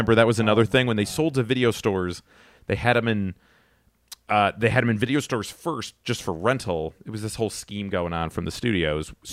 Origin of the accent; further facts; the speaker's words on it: Cleveland, Ohio, United States; I'm from Cleveland, Ohio.